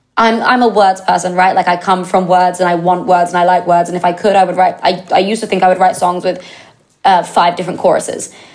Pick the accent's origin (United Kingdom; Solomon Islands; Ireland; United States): United Kingdom; England; So I'm English, so I'm a fan